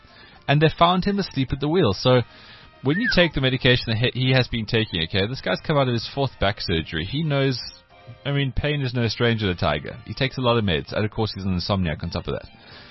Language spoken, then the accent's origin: English; South Africa; I'm South African